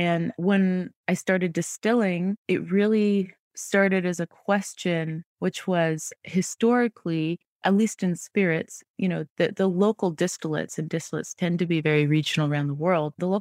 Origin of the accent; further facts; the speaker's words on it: British Columbia, Canada; I grew up in British Columbia and really kind of in the wilderness.